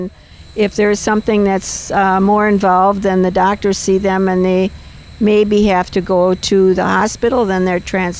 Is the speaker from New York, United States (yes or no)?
no; Freedom, Wisconsin, United States; I'm from Freedom, Wisconsin, which is about 40 minutes north of here.